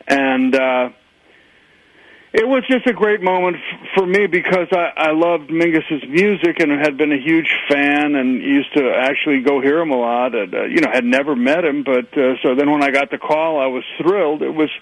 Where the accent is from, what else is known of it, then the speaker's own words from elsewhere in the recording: New York, United States; And I grew up in the New York area in the suburbs. And I got to hear a lot of music and stuff. And then I went to Boston and went to Berkeley for 2 years.